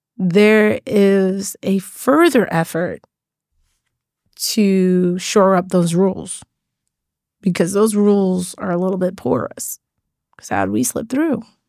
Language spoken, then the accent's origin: English; Guyana; born there; I was born in Guyana, which is a former British colony and one of the poorest countries in the region.